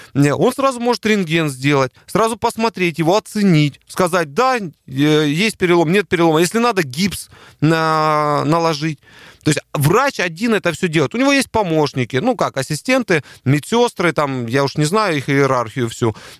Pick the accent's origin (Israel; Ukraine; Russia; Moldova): Russia; мы врачи из России